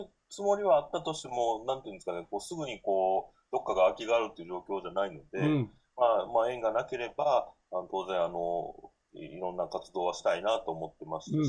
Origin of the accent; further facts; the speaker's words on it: Kansai, Japan; moved away as an adult; now in Hokkaido, Japan; 私は関西、出身で、まあ、大学院と、経てですね、今、北海道に来て、北海道に来てもう17、18年ぐらいになるんですけども